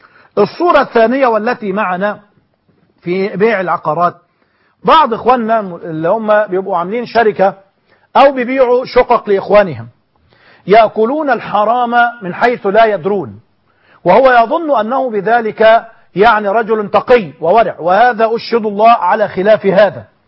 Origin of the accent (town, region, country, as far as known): Egypt